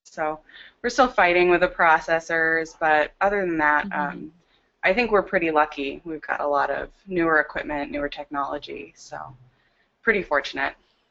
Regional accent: Olympia, Washington, United States; now in Portland, United States; I am originally from Olympia, Washington, but kind of moved around, settled here in Portland a couple of years ago

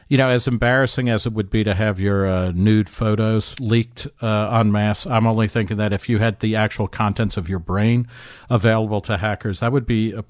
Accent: New Jersey, United States; also born or lived in Brooklyn; I was born in Brooklyn and grew up in New Jersey

